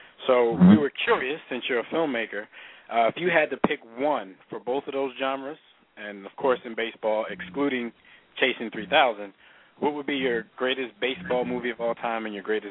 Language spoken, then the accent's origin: English; Philadelphia, Pennsylvania, United States; now in Los Angeles, United States; Yeah, we're all from Philly, so, you know.